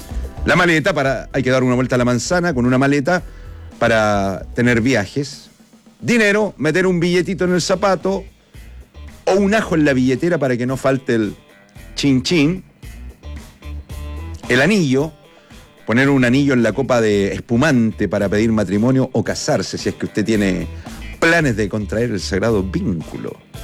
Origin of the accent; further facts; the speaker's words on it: Chile; ¿Somos los chilenos buenos para los ritos